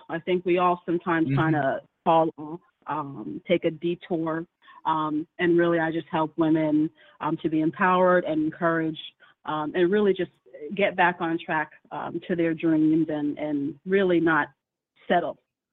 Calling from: Washington, District of Columbia, United States; I am in the Washington, D.C. metro area.

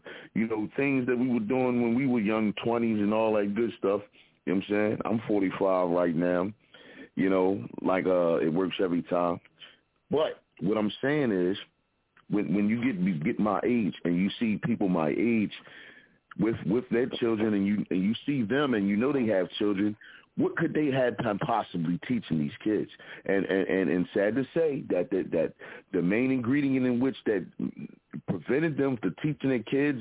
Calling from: Philadelphia, Pennsylvania, United States; representing from the Broad Street Bully side of Philadelphia. Yo, where we used to have good jump shots, now we only take mug shots.

